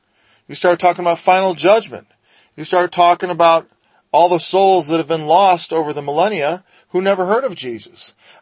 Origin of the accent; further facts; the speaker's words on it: United States; born there; I was born in America, the most Christian country, at least overtly, in the entire world.